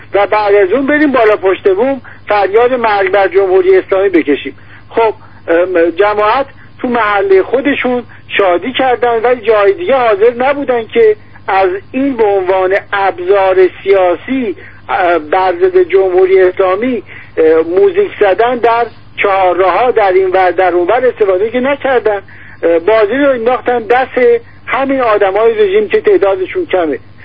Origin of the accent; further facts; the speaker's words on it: Iran; نشون بدیم آقا ما ایرانی هستیم، این نظام رو نمیخواد